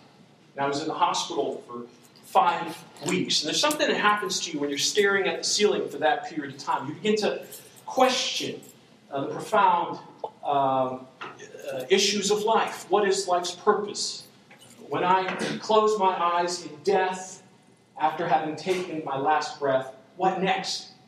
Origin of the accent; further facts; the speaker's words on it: Long Island, New York, United States; I come from Long Island, New York, which is why I pronounce certain words funny. And as a Catholic Italian growing up there, we were very naturally active in our Catholic parish.